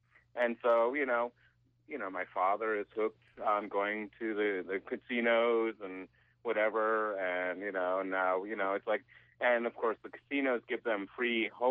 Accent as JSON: {"language": "English", "region": "Vermont", "country": "United States", "tie": "born or raised there", "said": "Hi, Ray. I grew up in Vermont."}